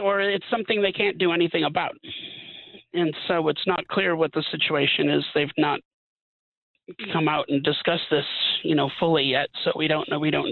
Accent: Wisconsin, United States; You know, I'm from Wisconsin. I've heard of cow tipping, but you don't mutilate them.

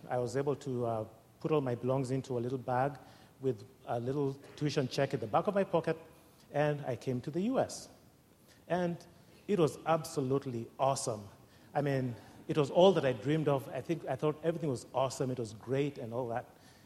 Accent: Kenya; now in United States; I grew up in Kenya, and I'm here to talk to you about what coming to America taught me about anxiety.

